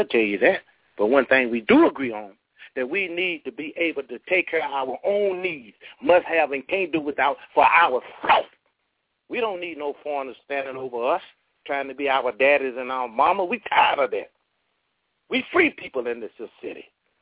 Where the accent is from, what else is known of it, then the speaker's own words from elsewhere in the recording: Durham, North Carolina, United States; I'm from Walltown, Durham, North Carolina, the Bull City.